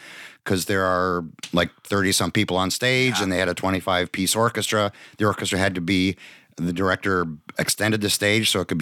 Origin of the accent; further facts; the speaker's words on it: Milwaukee, Wisconsin, United States; I grew up in Milwaukee and I have two brothers